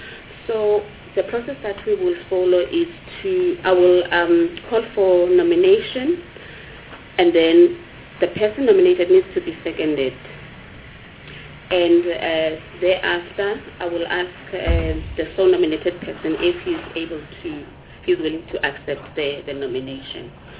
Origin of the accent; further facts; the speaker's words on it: Eastern Cape, South Africa; born there; I was born in the Eastern Cape.